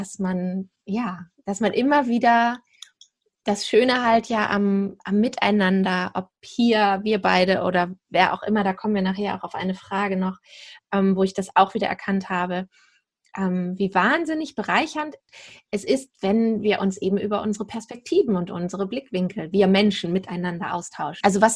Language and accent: German; Germany; born there; Also ich komme gebürtig her hier aus dem Süden von Hamburg.